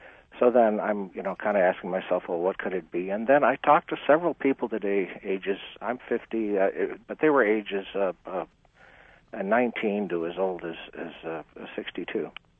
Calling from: Phoenix, Arizona, United States; I'm calling from Phoenix.

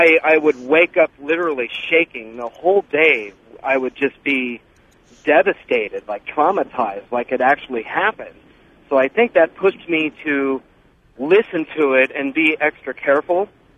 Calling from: Temecula, California, United States; Hi, Temecula, California.

